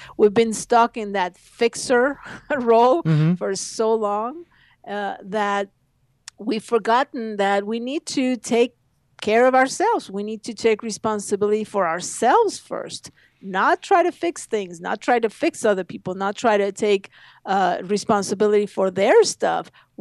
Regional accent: Mexico; And I grew up in Mexico, so there was not a lot of Indian anything

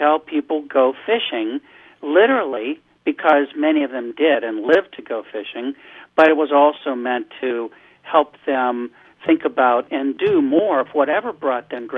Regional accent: Pennsylvania, United States; we were based in central Pennsylvania, and I grew up in Pennsylvania

